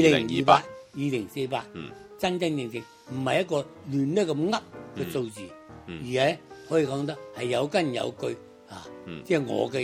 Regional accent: China; 我哋中國人咧，你淨記好嘢啫

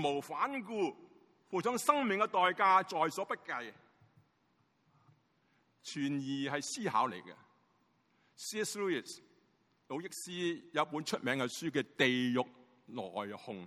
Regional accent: Hong Kong; 我是香港嚟嘅牧师

